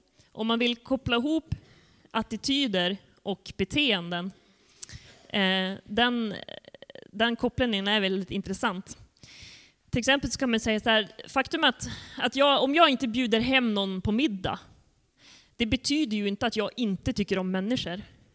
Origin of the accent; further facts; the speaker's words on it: Sweden; Jag personligen, jag är påverkad mycket av det faktum att jag är född och uppvuxen i Sverige.